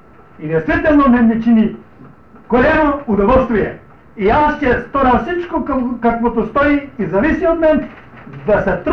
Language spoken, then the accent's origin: Bulgarian; North Macedonia; Искам казва, да носам името, че съм македонец